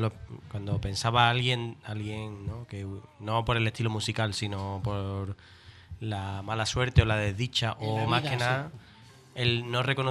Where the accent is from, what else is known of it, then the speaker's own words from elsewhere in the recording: San José de la Rinconada, Andalusia, Spain; San José de la Rinconada, Sevilla. Código postal 41.300.